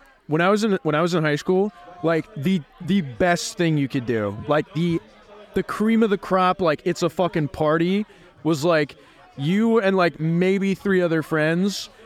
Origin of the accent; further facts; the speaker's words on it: Benicia, California, United States; Dude, I grew up in Benicia.